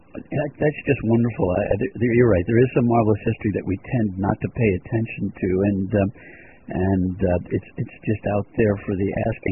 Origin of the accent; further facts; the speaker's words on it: New York, United States; I mean, as a New Yorker, I wasn't even aware of it. As a former New Yorker